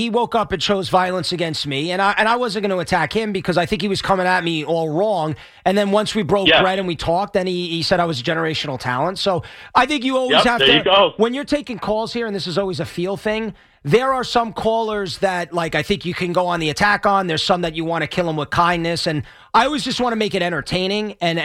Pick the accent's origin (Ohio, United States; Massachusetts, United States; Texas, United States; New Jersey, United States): New Jersey, United States; Everybody says I'm from North Jersey, and I know why, and I'm from South Jersey.